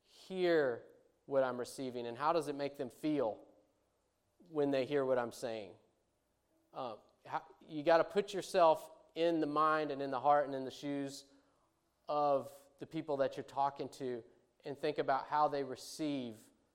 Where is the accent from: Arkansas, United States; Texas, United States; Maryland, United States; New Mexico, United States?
Arkansas, United States; a person of color from New York City, and I'm from Arkansas